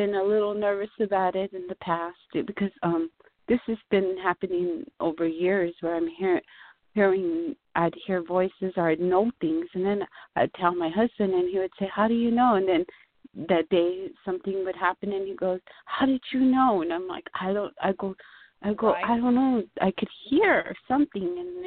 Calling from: Tucson, Arizona, United States; I'm calling in from Arizona. From Tucson?

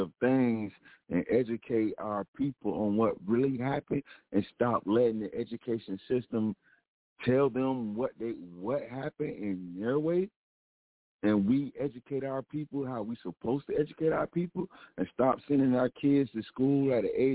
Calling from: Florida, United States; I'm calling from the Gunshine State, Blazing City.

